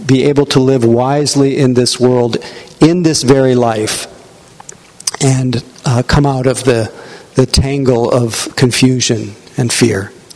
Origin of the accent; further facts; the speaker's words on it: India; now in Wyoming, United States; It's not like when I was growing up in India. Everyone here in Wyoming is white.